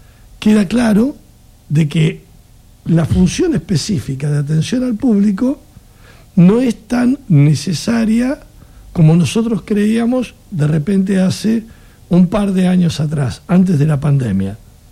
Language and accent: Spanish; Argentina; Como somos argentinos y pensamos como argentinos